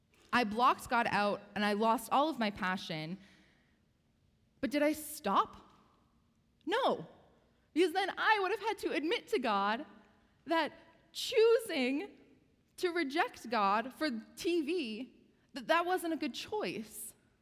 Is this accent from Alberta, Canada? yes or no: yes; Edmonton, Alberta, Canada; I'm originally from Edmonton, Alberta.